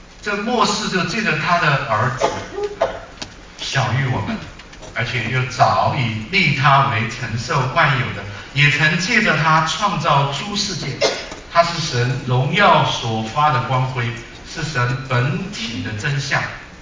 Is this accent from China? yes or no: yes; Sichuan, China; 我说四川，我是四川人